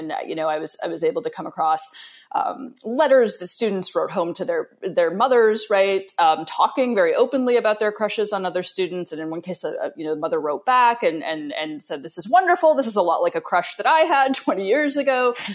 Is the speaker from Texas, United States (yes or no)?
no; Montana, United States; and again, from Montana, which is my home state.